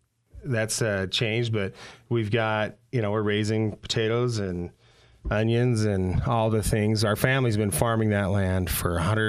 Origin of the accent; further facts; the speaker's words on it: West Weber, Utah, United States; I grew up in Weber County in a little town called West Weber on a dairy farm. So our family milked dairy cows.